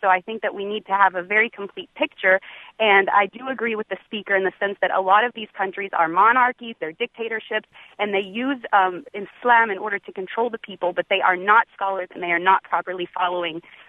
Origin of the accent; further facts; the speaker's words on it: Egypt; I'm a Muslim and I'm also from Egypt.